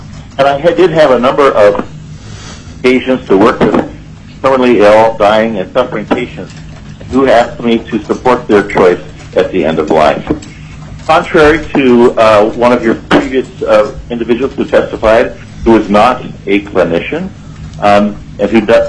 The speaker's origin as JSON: {"language": "English", "town": "Fairbanks", "region": "Alaska", "country": "United States", "tie": "born or raised there", "also_born_or_lived": "Oregon", "moved": "yes", "said": "I lived in Alaska for many years. I was raised in Fairbanks and graduated from Lathrop High School probably before many of you were born."}